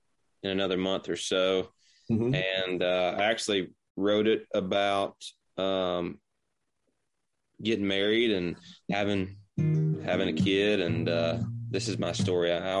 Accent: Alabama, United States; now in Nashville, United States; hearing that outside of my hometown is kind of what pushed me over the edge to say, "Hey, maybe I want to go to Nashville and try to make a career out of this." So, if I wasn't doing music, I would have been in a 100-degree metal shop in Alabama

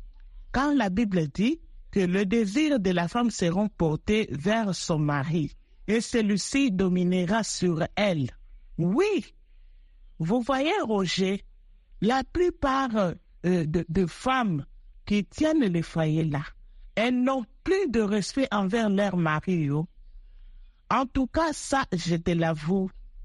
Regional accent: Kasaï, DR Congo; Comme au Kasaï, chez nous au Kasaï, il y a un proverbe

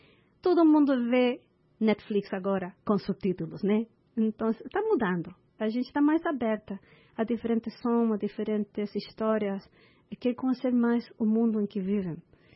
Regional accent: Chile; Portuguese is a second language; now in United States; O meu português vem da capoeira e de meu amor pelo cinema brasileiro e pela samba. Eu sou chilena, comecei a capoeira em 96

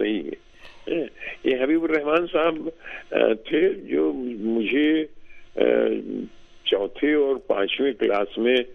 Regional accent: Rudauli, Uttar Pradesh, India; تو اس طرح سے میں رودولی میں پیدا ہوا، اور میری ابتدائی تعلیم و تربیت رودولی ہی میں ہی ہوئی. میرا تعلق ایک چھوٹے سے ذمہ دار خاندان سے تھا،

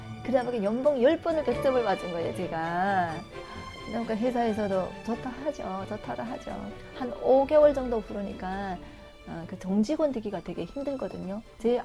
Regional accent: North Korea; now in South Korea; 이북에서 온 지 이제 한 1년도 안 됐어요.

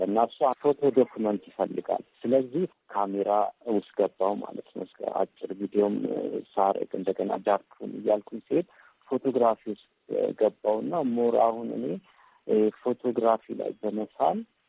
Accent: Addis Ababa, Ethiopia; born there; የተወለድኩት እዚሁ አዲስ አበባ ፒያሳ ዶሮ ማነቂያ የሚባል አካባቢ ነው። በሀገር ፍቅርና በዶሮ ማነቂያ ያለ ትንሽ ሰፈር ነው። ሹፌር ሰፈር ይባላል።

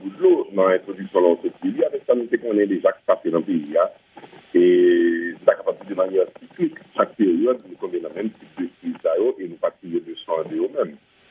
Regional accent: Haiti; En tant qu'haïtien, tout est fait résoudre crise, mais il ne va jamais résoudre crise.

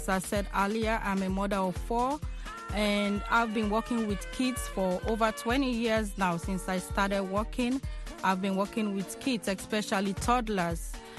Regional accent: Freetown, Western Area, Sierra Leone; moved away as an adult; also born or lived in Guinea; now in United States; I'm married to a Nigerian, a pastor … I was raised in Freetown. I later went to Guinea Conakry and came to the States 7 years ago.

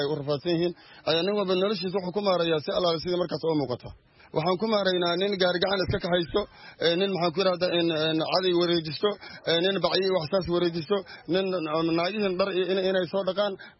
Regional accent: Kismayo, Lower Juba, Somalia; also born or lived in Mogadishu; Bismillaahir Rahmaanir Rahiim. Markii hore waxaan ka soo barakacnay gobolka Jubada Hoose gaar ahaan Kismaayo ee 94tii kadibna waxaan soo galnay magaalada Muqdisho waxaan ka degnay xaafadda Waaberi gaar ahaan Boortiinka

